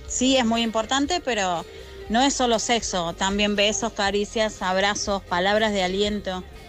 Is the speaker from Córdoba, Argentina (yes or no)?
yes; Córdoba, Argentina; Soy de Argentina, de Córdoba